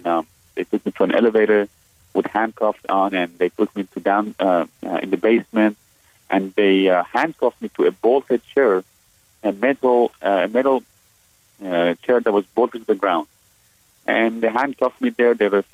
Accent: Iran; English is a second language; I said, I'm from Iran originally. I was born and raised there. And then they asked me if I'm a Muslim. I said, I used to be, but I'm a Christian now.

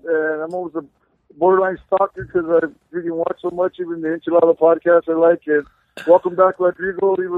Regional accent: Whittier, California, United States; now in Reno, United States; My second time because we're from Whittier. We've only been out here for a little while. And I say from Reno. Like, no, we're from Whittier, man.

